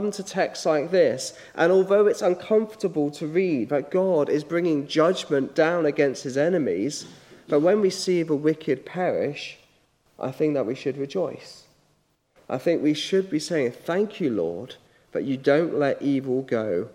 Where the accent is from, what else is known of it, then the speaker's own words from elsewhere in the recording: United Kingdom; It's slightly uncomfortable, I think, for us as a Brit to read this text.